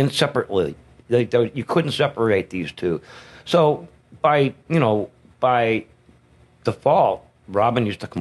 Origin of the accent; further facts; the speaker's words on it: Boston, Massachusetts, United States; But in the early 70s, I grew up in Boston.